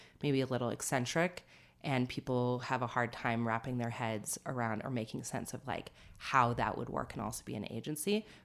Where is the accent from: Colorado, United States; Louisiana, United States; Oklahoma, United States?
Colorado, United States; Boulder; I'm from Boulder, I was born here, and it's really different now